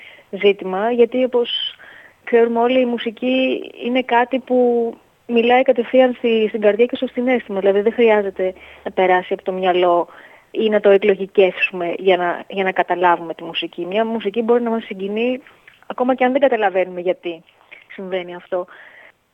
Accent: Greece; ναι μεν εγώ είμαι Ελληνίδα

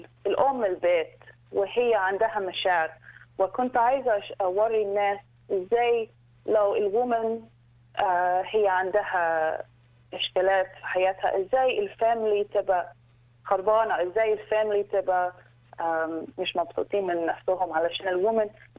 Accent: Egypt; Arabic is a second language; طبعا انا مصريه، انا مولوده هنا بس أنا بتكلم عربي second language

